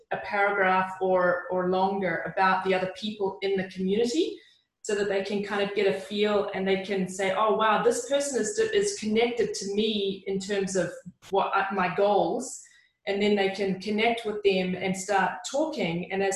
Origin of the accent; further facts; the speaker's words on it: New Zealand; I'm from New Zealand.